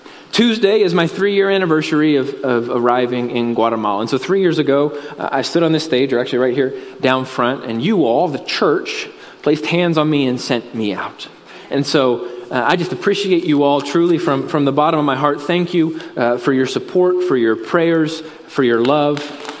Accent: United States; I grew up here in Shelby County, and if you give me 2 minutes to talk about who I am and what I do, and then we'll go ahead and get into the message. But I grew up actually right back here in this subdivision.

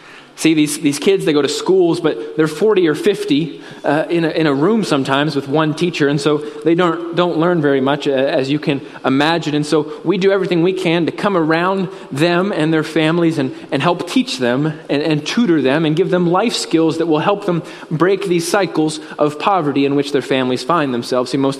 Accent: United States; I grew up here in Shelby County, and if you give me 2 minutes to talk about who I am and what I do, and then we'll go ahead and get into the message. But I grew up actually right back here in this subdivision.

